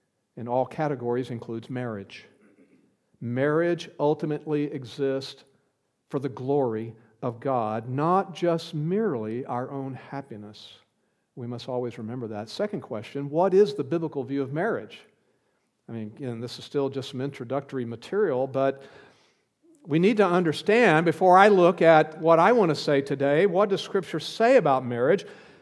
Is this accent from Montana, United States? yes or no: no; Houston, Texas, United States; up in the Houston area. We grew up near the Gulf Coast of Texas. And therefore, we experienced several hurricanes along the way.